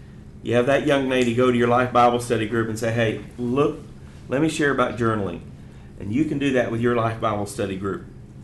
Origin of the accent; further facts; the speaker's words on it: Yukon, Oklahoma, United States; my youth minister growing up in Yukon, Oklahoma, which is a town just west of Oklahoma City